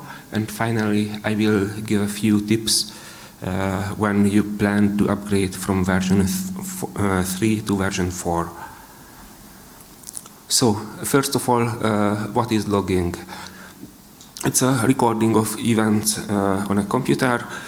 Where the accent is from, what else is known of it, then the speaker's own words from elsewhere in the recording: Hungary; English is a second language; from Hungary.